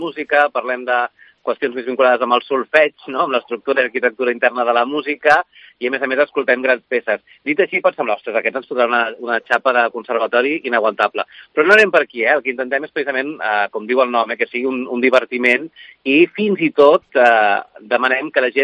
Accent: Olesa de Montserrat, Catalonia, Spain; jo soc d'Olesa de Montserrat, però no de la província de Barcelona.

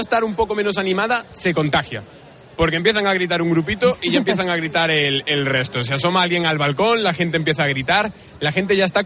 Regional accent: Galicia, Spain; yo soy gallego, ¿no? Al final me cuesta más notar el frío.

